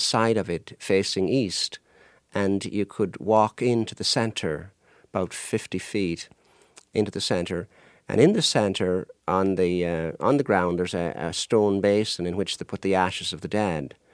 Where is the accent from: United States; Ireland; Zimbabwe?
Ireland; of course I'm from Ireland, Southern Ireland, of course